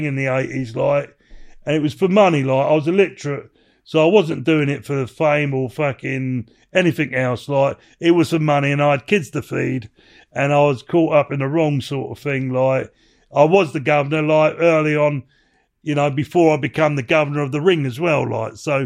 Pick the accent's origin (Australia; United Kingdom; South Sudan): United Kingdom; England; I'm English